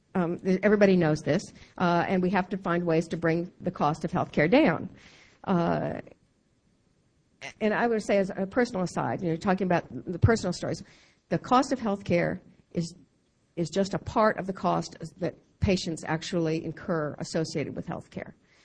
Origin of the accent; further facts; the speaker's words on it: Jacksonville, Florida, United States; born there; I was born on the Naval Air Station in Jacksonville, Florida, courtesy of the Navy doctors.